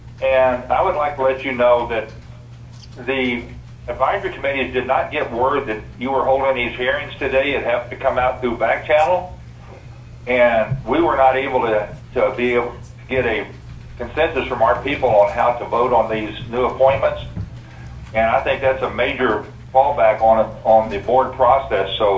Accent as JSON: {"language": "English", "town": "Willow", "region": "Alaska", "country": "United States", "said": "from Willow."}